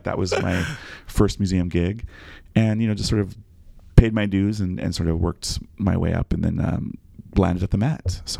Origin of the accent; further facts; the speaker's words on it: Iowa, United States; So I'm from the Midwest. I grew up in Iowa and then I went to the University of South Dakota.